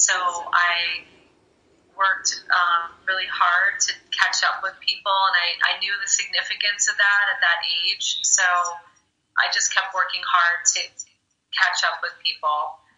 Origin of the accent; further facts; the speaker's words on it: Jersey City, New Jersey, United States; also born or lived in Hunterdon County; I grew up in Jersey City, New Jersey, and they kept widening the net.